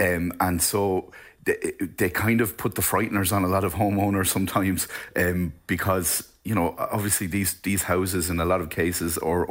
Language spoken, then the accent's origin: English; Connacht, Ireland; now in Leitrim, Ireland; I'm from Mayo originally